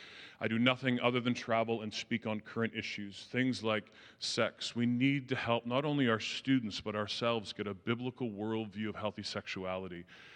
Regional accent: Ajax, Ontario, Canada; I come from Ajax, and there's not a lot of French where I am in Ajax.

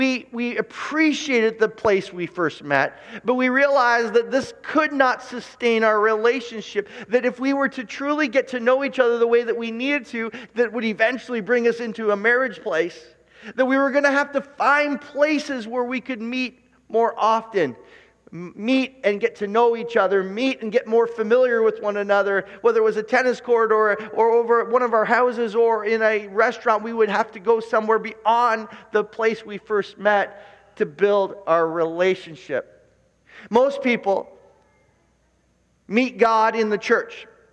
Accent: Oshawa, Ontario, Canada; So Ainsley and I grew up in Oshawa

